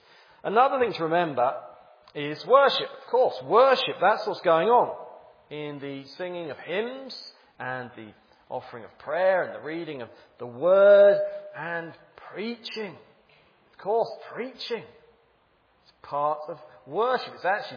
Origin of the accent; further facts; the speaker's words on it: England, United Kingdom; I'm from England and we have a queen in our country.